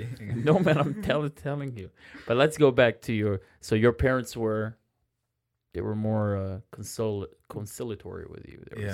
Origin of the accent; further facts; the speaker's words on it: Jerusalem, Jerusalem District, Israel; I was born and bred in the Armenian Core Quarter on Chabad Street. So, you know, most of my life has been around Chabad Street, St. James, and Ararat